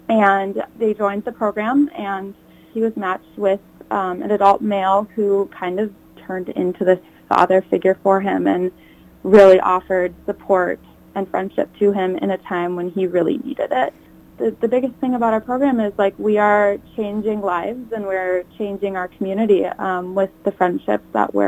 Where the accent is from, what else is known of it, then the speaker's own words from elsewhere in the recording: Prior Lake, Minnesota, United States; I am from Prior Lake, and so I just felt like it was time for me to come back to the cities.